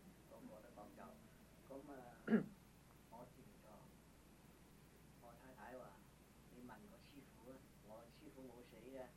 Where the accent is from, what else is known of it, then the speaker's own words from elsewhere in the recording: Guangdong, China; 人，我父親是廣東人。我必心啦，越南同廣東一樣，越南話同廣東差少少